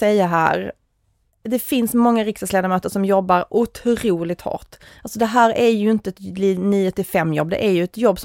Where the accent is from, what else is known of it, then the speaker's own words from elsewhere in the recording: Stockholm, Stockholm County, Sweden; also born or lived in Skåne; Jag är både en stockholmare och en skåning.